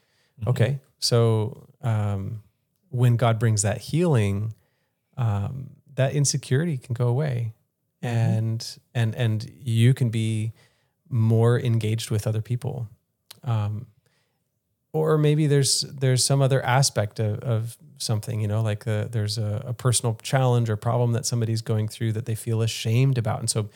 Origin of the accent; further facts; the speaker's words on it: Powderly, Kentucky, United States; one of the best memories, clearest memories I have of my home church growing up in Powderly, Kentucky.